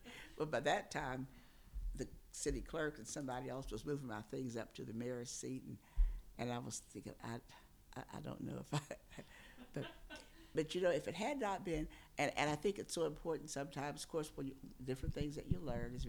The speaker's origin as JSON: {"language": "English", "town": "Osage", "region": "West Virginia", "country": "United States", "tie": "born or raised there", "lives_now": "Morgantown, United States", "said": "I've lived in Morgantown most of my life, but I was born and raised in Osage."}